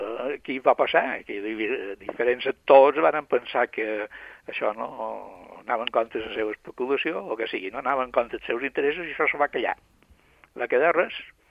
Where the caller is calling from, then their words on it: Palma, Balearic Islands, Spain; Jo som a Port de Sarrià, Port de Palma.